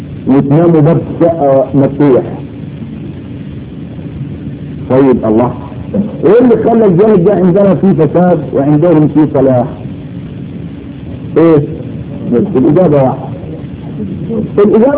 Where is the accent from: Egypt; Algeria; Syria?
Egypt; ويسرقوا العربيات ويسرقوا الانبر يأذنين كمان عندنا في مصر